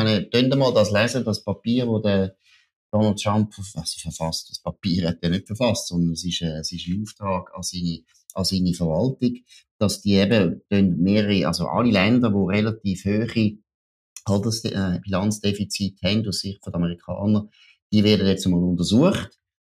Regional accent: Switzerland; Und da müssen wir als Schweizer

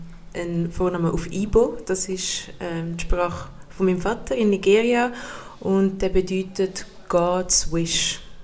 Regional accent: Switzerland; born there; ich bin hier in der Schweiz geboren. Meine Mami ist Schweizerin aus dem Thurgau. Mhm. Kommt aus einer Bauernfamilie, eigentlich in einem relativ kleinen Dorf in der Nähe von Frauenfeld.

